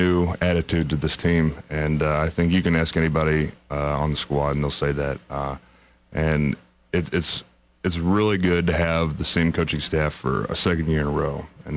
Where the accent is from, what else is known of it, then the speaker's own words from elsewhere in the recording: Quincy, Illinois, United States; I grew up in a smaller town, about 40,000 people in Quincy, Illinois, which is roughly about the same size as Champaign.